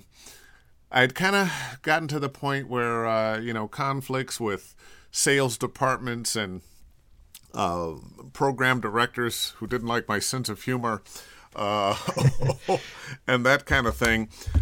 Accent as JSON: {"language": "English", "town": "Cleveland", "region": "Ohio", "country": "United States", "tie": "born or raised there", "said": "And I grew up in Cleveland, Ohio, and there's a community, not just theater, but a community spot called Caramu House."}